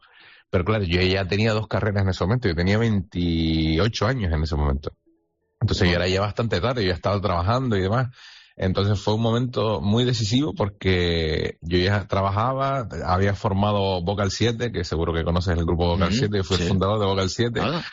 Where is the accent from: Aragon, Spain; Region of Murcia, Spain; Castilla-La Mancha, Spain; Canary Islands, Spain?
Canary Islands, Spain; Agüimes; soy de Agüime, entonces pueblo carnavalero por excelencia.